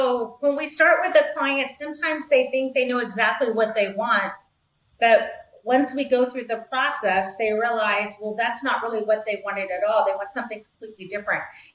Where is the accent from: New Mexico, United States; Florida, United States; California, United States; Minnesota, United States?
Florida, United States; I'm originally from Florida, so I do have we both are scuba divers.